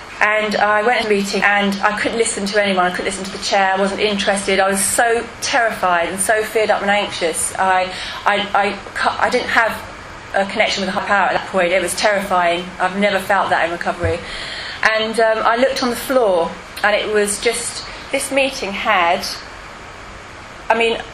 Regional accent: Gosport, South East England, United Kingdom; I'm from Gosport. I'm from Council Estate. It's called Bridge Mary from Gosport. I'm not actually posh, middle class, or anything.

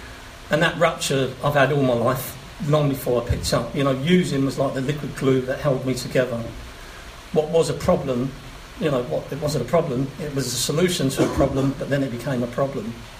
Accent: London, United Kingdom; My dad's from the Caribbean, from Barbados. My grandparents are from Venezuela. And I was born in Hammersmith and dragged up in South London

